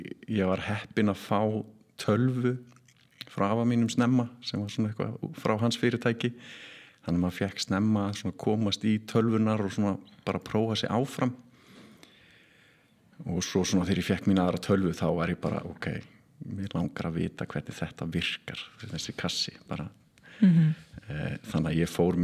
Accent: Seltjarnarnes, Capital Region, Iceland; ég alveg upp á Seltjarnarnesi og tengi svona kannski mest við þann stað þrátt fyrir að hafa þó verið í fjórum grunnskólum hér og þar og það var, já, í fyrsta bekk þá flytjum við á Núp í Dýrafirði

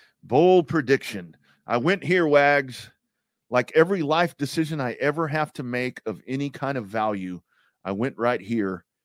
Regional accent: Texas, United States; as I travel, I meet people and I'm like, I'm from Texas

